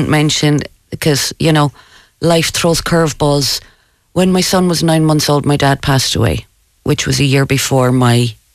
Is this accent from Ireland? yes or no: yes; Cork, Munster, Ireland; I'm from Cork.